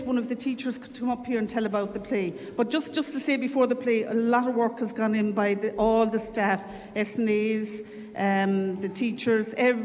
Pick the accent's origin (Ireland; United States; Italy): Ireland; Connacht; moved away; No, I came from County Mayo originally.